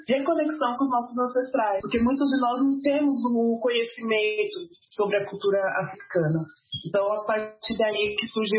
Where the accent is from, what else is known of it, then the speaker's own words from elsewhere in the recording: Brazil; born there; Eu sou brasileira, né? Sou descendente africano, mas nasci no Brasil.